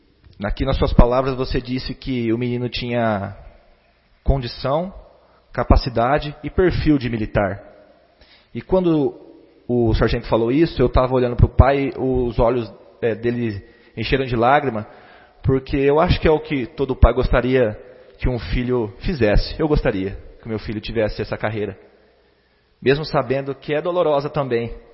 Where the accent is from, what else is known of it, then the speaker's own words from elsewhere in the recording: Brazil; eu, como brasileiro, tenho pelo serviço que o sargento prestou